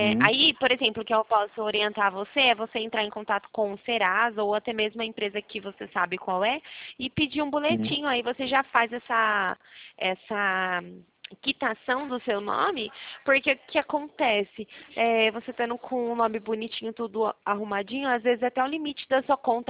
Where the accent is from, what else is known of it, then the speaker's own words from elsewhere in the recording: São Paulo, Brazil; eu sou daqui de São Paulo